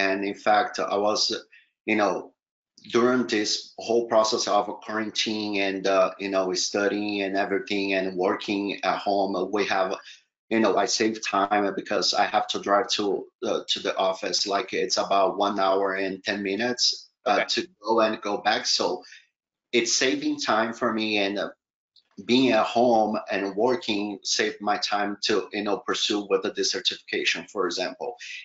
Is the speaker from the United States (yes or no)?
no; Brazil; I'm originally from Brazil.